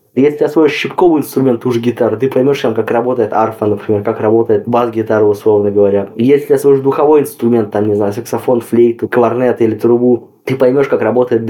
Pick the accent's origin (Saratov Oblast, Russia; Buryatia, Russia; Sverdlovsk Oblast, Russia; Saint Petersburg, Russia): Buryatia, Russia; Где я вырос в Бурятии, это как бы была национальная музыка все время.